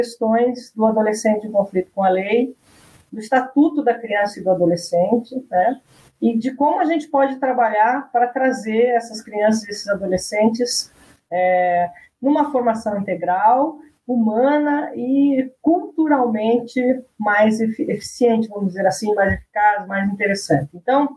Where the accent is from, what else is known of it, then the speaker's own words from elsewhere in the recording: Santa Catarina, Brazil; Eu sou fruto de uma cidade pequenininha, né? Eu sou do interior de Santa Catarina